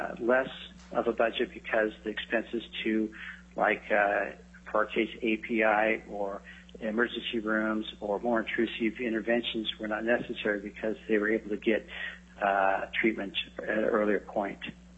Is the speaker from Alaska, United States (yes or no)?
yes; Eagle River, Alaska, United States; marriage family therapist. I'm from Eagle River.